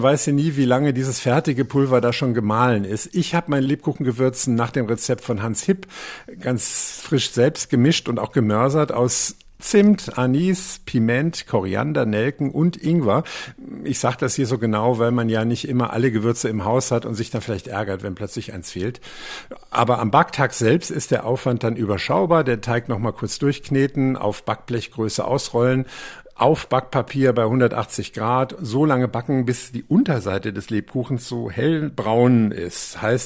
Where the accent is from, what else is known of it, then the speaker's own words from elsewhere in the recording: Rhineland, Germany; born there; Als gebürtiger Rheinländer liebe ich zum Beispiel diese Aachener Printen